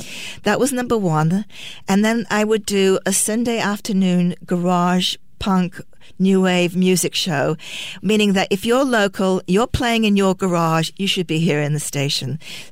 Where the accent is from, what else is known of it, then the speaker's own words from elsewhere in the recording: United Kingdom; accent: British; now in United States; It's 1981, and I'm fresh in America 1.5 years. And I want to do something that relates, and I have to use my British accent.